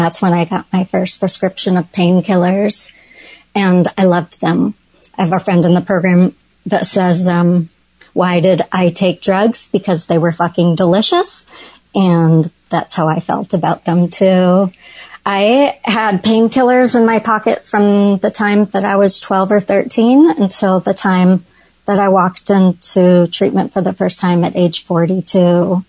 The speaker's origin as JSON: {"language": "English", "town": "Detroit", "region": "Michigan", "country": "United States", "tie": "born or raised there", "said": "I grew up in Detroit, Michigan, to a mom, dad, two older brothers, and an older sister."}